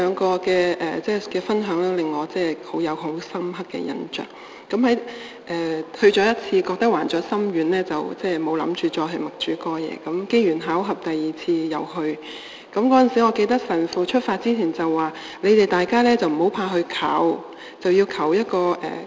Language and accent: Cantonese; China; 知道我係中國人。